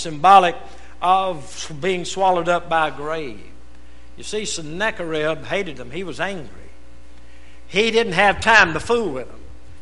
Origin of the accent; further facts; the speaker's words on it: Louisiana, United States; now in Texas, United States; And I'm barely a Texan by 4 months. If it's to my advantage, I claim it. If not, I say I was raised in North Louisiana.